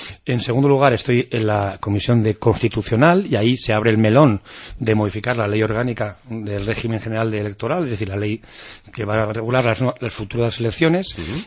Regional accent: Navarre, Spain; si algo somos los navarros, somos solidarios con el resto de españoles.

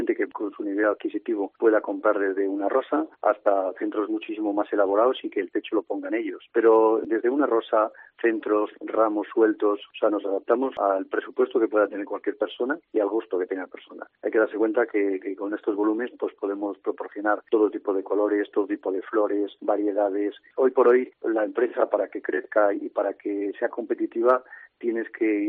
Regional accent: León, Castile and León, Spain; nuestra vida de gente de León, que somos así los de León, emprendedores, con mucha iniciativa.

